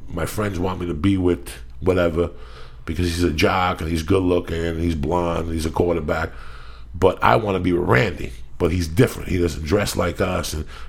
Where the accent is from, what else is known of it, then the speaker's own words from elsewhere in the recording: New Jersey, United States; And I'm like, you know, I'm from Jersey. This is the last fucking thing I want to hear.